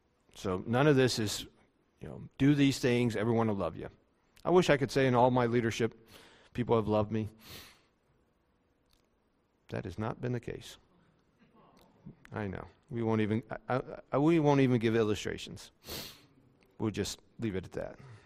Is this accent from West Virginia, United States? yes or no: yes; Morgantown, West Virginia, United States; I'm from Morgantown, West Virginia. It's a little hick town, basically, compared to Chicago.